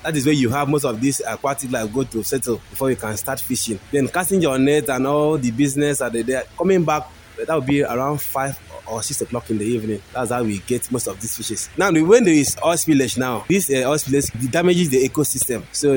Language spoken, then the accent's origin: English; Ibadan, Oyo, Nigeria; I'm from Panak, Ibadan local government area.